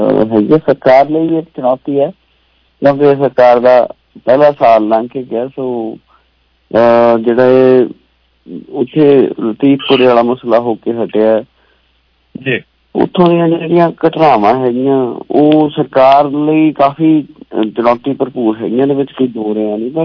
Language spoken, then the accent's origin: Punjabi; Punjab, India; ਮੇਰੇ ਪਿੰਡ ਨੇੜੇ ਕੇਸਰ ਸਿੰਘ ਵਾਲਾ ਭਗਤੇ ਭਾਈ ਦੇ ਕੁਛ ਪਿੰਡ ਹੈਗੇ ਆ